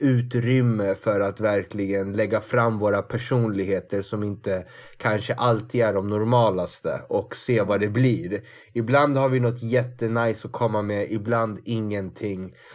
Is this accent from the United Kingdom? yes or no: no; Pakistan; now in Sweden; Jag är från Pakistan själv.